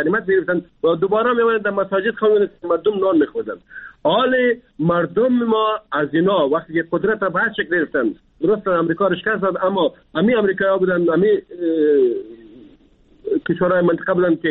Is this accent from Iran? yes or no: no; Afghanistan; ما افغان هستیم، ما مسلمان هستیم،